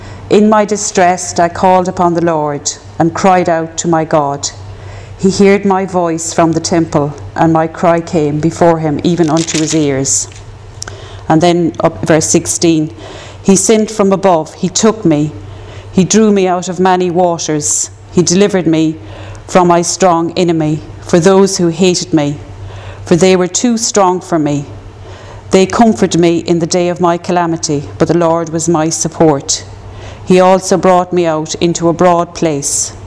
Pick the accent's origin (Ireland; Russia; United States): Ireland; Munster; I was born in an idyllic part of West Cork, which I think is, because West Cork is the best.